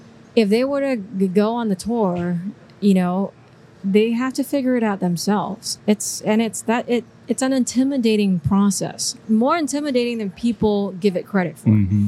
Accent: Singapore; I'm from Singapore

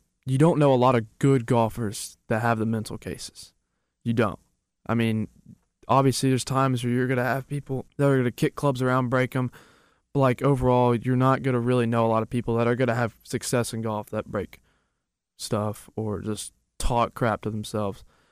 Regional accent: Arkansas, United States; Harding's in my hometown, but I really wanted to get away.

